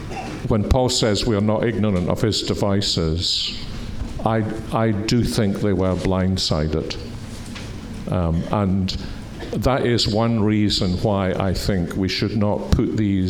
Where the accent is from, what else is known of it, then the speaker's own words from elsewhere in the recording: Scotland, United Kingdom; As a Scotsman, it horrifies me that Oliver Cromwell came to Scotland knowing that he would kill Reformed believers in war.